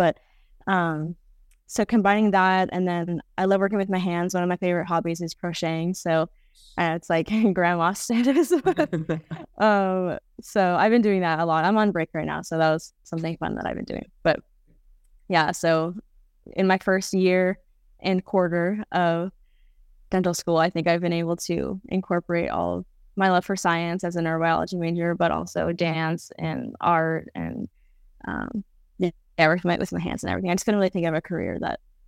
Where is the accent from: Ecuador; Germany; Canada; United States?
United States; Rancho Palos Verdes, California; I'm originally from Rancho Palos Verdes, California, which is like an hour south of LA.